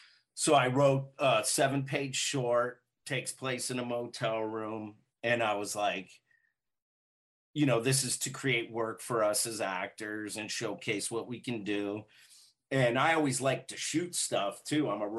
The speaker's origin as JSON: {"language": "English", "town": "Las Vegas", "region": "Nevada", "country": "United States", "tie": "born or raised there", "said": "it was strange for me to, you know, meet people outside of Vegas because they're always talking about just the casinos."}